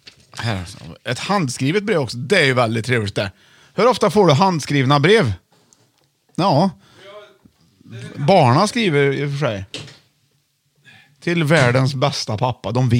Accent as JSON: {"language": "Swedish", "town": "Rörbäcksnäs", "region": "Dalarna County", "country": "Sweden", "tie": "born or raised there", "said": "Jag är uppvuxen i Rörbäcksnäs, kan man säga. Hundfjället och Granfjällstöten."}